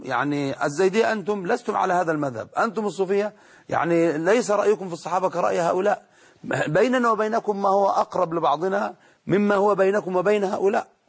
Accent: Egypt; also born or lived in Yemen; أنا عشت في اليمن وأنا من مصر وأعرف أحوال أهل مصر، والفترة التي عشتها الآن في مصر

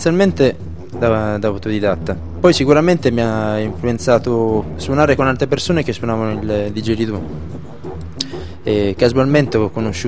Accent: Bari, Apulia, Italy; born there; Sì, sono nato a Bari.

